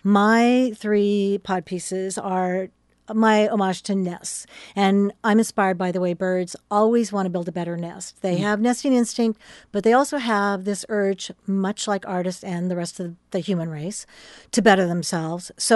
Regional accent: Portland, Oregon, United States; also born or lived in Eugene; Yes. I was born and raised in the Portland area. Mm-hmm. My family had a house at Cannon Beach for a long time. And then I moved to Eugene and went to school in Eugene.

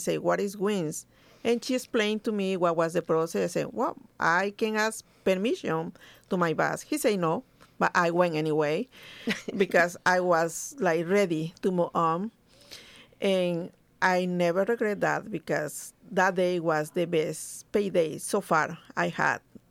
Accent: Veracruz, Mexico; English is a second language; moved away as an adult; now in San Jose, United States; I was born and raised in Veracruz, Mexico. It's in the south of Mexico. It's in the Gulf down from Florida. And I moved to San Jose, California in 1990 with my ex-husband and one boy.

